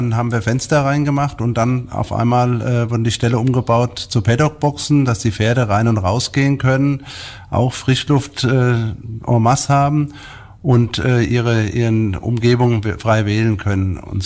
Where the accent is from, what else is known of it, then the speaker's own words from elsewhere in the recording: Groß-Umstadt, Hesse, Germany; Ich bin hier auf dem Altmannshof groß geworden